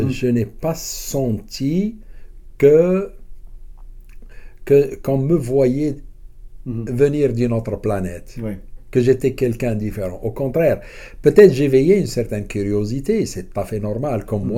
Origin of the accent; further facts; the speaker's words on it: Casablanca, Casablanca-Settat, Morocco; born there; Moi, je suis du Sud. D'accord? Je suis du Sud. Je suis à Casablanca. Je suis né à Casablanca.